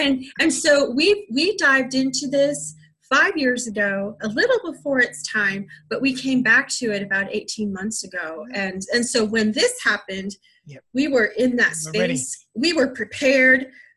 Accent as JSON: {"language": "English", "region": "California", "country": "United States", "lives_now": "Singapore", "said": "So we've been here in Singapore for 3 years. We came from the Southern California in the United States."}